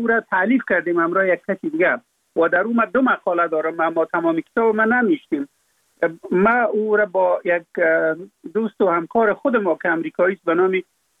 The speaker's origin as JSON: {"language": "Persian", "country": "Afghanistan", "said": "فقط ما افغان هستم"}